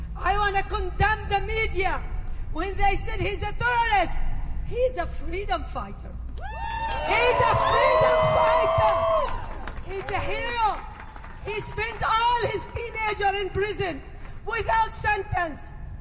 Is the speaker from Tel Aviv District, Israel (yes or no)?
no; Nazareth, Northern District, Israel; I am from Nazareth, 1948. Became immigrant to Jenin, 1948. And now still, we're losing our home in Nazareth.